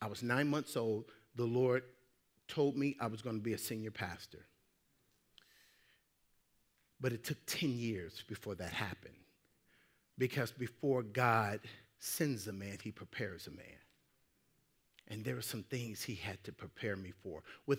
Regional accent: Gary, Indiana, United States; I thought that I was going to go back home and start a Calvary Chapel where I'm from. I'm from Gary, Indiana.

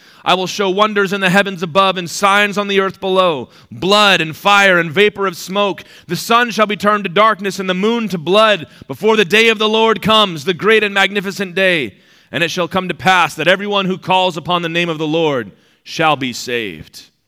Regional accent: Alabama, United States; I'm from Alabama, okay?

